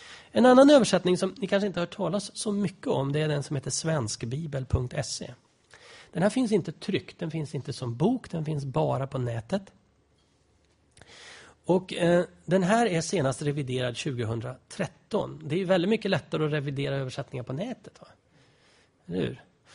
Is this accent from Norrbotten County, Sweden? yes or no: no; Uppsala, Uppsala County, Sweden; now in Gothenburg, Sweden; här i Göteborg när jag flyttade hit på 70-talet. Och Susanne Valkama kommer från samma ungdomsgrupp i Uppsala där jag växte upp.